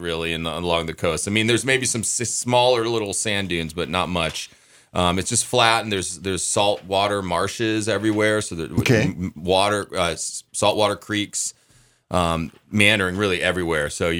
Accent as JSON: {"language": "English", "town": "Sumter", "region": "South Carolina", "country": "United States", "tie": "born there", "said": "I wouldn't call myself necessarily a South Carolinian because I've lived sort of all over, but I was born in Sumter, South Carolina."}